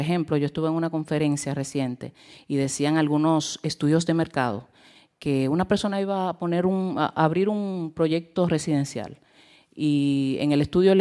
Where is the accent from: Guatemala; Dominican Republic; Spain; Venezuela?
Dominican Republic; Ustedes son como el espejo que uno como dominicano y como representamos el país, pues quisiera verse en unos 20 o 30 años.